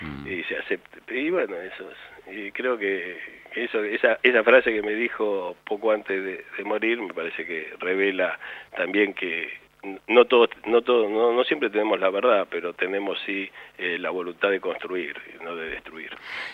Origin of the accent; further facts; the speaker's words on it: Argentina; ¿Por qué no me permiten a mí también ser un argentino 100%?